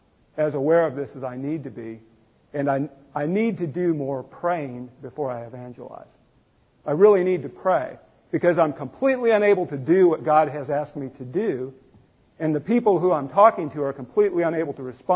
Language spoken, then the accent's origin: English; United States; because, you know, I'm an American. I want everything to be positive.